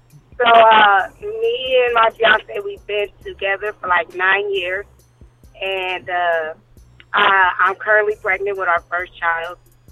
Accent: Arizona, United States; now in Houston, United States; Houston, but I'm from Arizona.

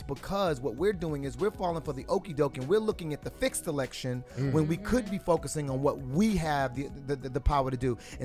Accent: Brooklyn, New York, United States; born there; I was born in Brooklyn.

